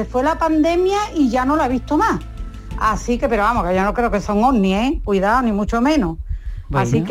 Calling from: Seville, Andalusia, Spain; de Sevilla.

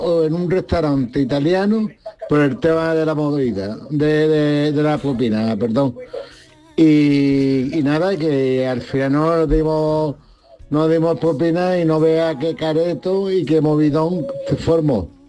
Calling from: Málaga, Andalusia, Spain; soy de Málaga.

